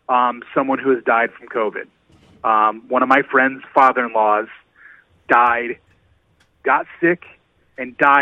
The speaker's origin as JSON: {"language": "English", "region": "Indiana", "country": "United States", "tie": "born or raised there", "said": "She's in a nursing facility, back in my home state of Indiana."}